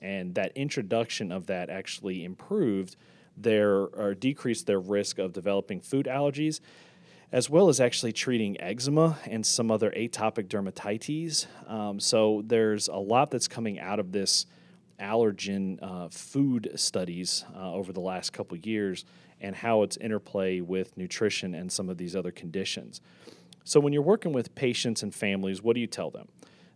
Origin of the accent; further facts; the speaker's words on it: Maryland, United States; I was going to say, I grew up in Maryland and you're in Pennsylvania